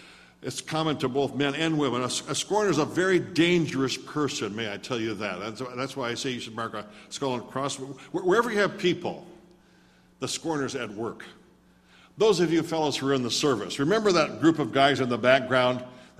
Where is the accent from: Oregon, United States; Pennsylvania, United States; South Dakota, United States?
South Dakota, United States; You know, I was raised in South Dakota with wide open spaces.